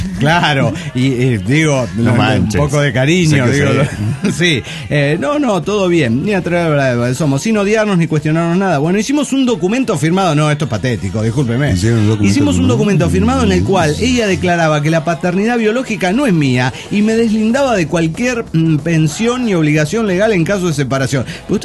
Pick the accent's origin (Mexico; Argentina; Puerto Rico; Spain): Mexico; Puebla; de Puebla, México.